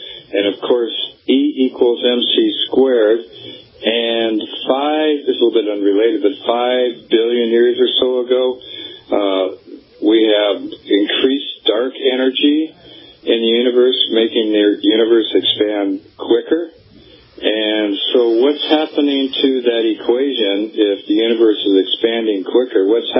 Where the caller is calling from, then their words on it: Aberdeen, Washington, United States; I'm calling from Aberdeen, Washington, and listening to KXRO.